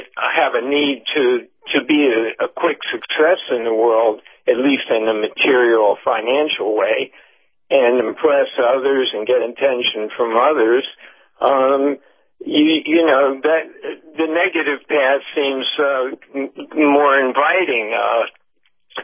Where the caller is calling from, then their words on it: St. Petersburg, Florida, United States; Larry, I'm calling from St. Petersburg, Captain.